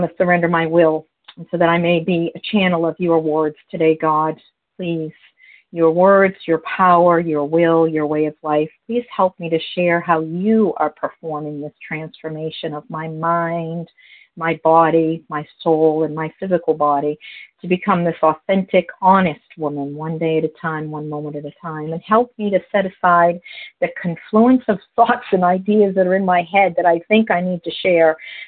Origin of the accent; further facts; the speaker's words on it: Newfound Lake, New Hampshire, United States; I hail from New Hampshire, Newfound Lake